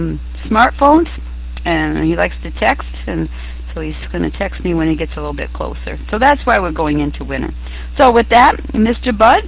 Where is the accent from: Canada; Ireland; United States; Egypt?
Ireland; I am Irish as well